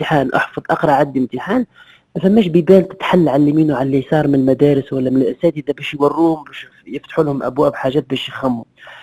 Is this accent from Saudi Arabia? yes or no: no; southern Tunisia, Tunisia; moved away as an adult; انا من الجنوب التونسي، قريت في بنزرت دونك شقيتها تونس من شمال الجنوب. كي قريت في بنزرت عملت الكيمياء